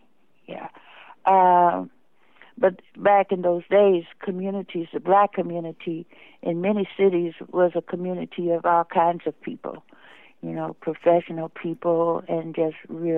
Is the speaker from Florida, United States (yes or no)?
no; Chicago, Illinois, United States; born there; Well, our family is from Chicago. I was born in Chicago as well as my sister, and our parents were Chicagoans